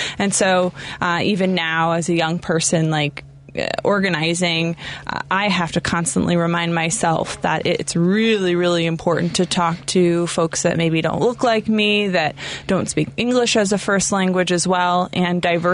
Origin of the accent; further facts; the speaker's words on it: New York, United States; now in Chicago, United States; I'm not. I'm from New York.